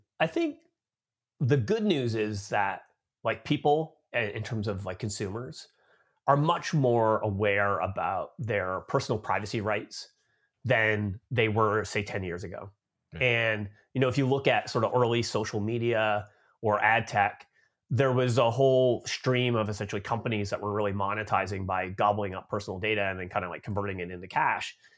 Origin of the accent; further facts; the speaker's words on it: Canada; now in United States; I grew up in Canada, but I've been living in the United States now for about 13 years. So I guess I'm like an expat from Canada now, living in the US.